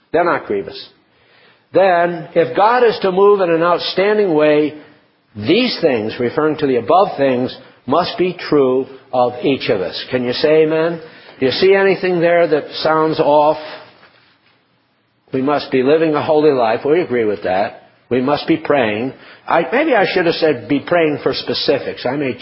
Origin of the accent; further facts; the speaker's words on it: United States; I am guilty of slander and gossip and exercising my prerogative to talk as an American.